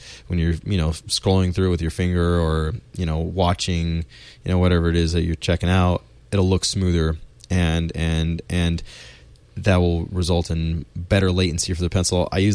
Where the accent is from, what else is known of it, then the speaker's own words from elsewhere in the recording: Phoenix, Arizona, United States; For me, maybe because I grew up in Phoenix, it kind of has like a cactus shape, like a barrel cactus shape